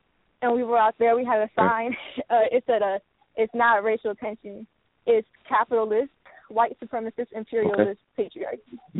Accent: Fayetteville, North Carolina, United States; You know, we're from Fayetteville, North Carolina. I'm a sophomore in high school.

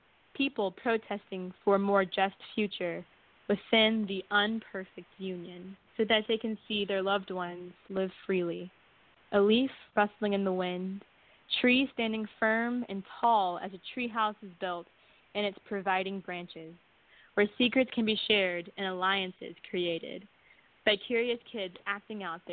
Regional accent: Houston, Texas, United States; I'm from Houston, Texas.

